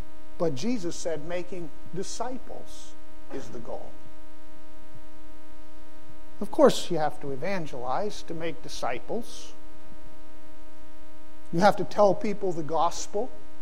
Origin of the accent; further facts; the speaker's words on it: Pakistan; When I was growing up in Pakistan, my parents being missionaries there